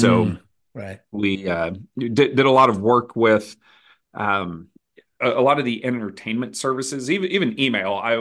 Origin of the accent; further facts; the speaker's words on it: Kansas City, Missouri, United States; I was born and raised here in the Kansas City area, so I've just always stayed close here.